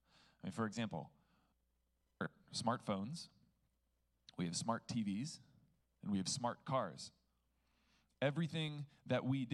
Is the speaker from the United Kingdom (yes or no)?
no; California, United States; For those of you that know, I came from California. I know, I'm that new guy from California. Better yet, or maybe worse, I'm that new guy from the Bay Area.